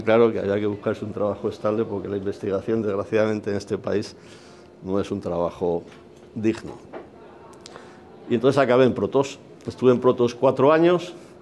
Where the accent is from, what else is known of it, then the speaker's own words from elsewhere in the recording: Cantimpalos, Castile and León, Spain; Yo procedo de un pueblecito de Segovia que se llama Cantimpalos, un pueblo chacinero, famoso por los chorizos. Y de hecho, yo soy hijo de empresario del embutido, nieto y bisnieto.